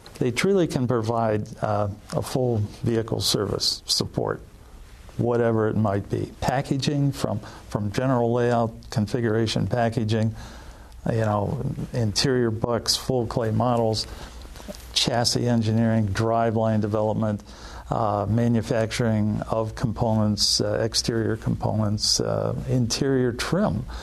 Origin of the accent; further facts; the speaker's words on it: Cleveland, Ohio, United States; born or raised there